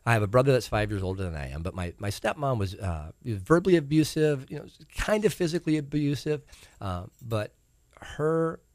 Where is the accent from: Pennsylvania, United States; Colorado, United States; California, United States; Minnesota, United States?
Minnesota, United States; St. Peter; I grew up in St. Peter, Minnesota, little farm-type town in southern Minnesota.